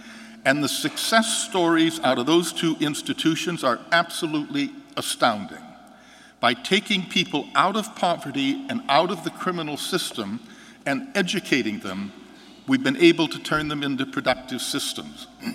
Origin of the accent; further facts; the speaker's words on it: Johnsonburg, Pennsylvania, United States; also born or lived in St. Mary's; I was born in St. Mary's. I grew up in Johnsonburg.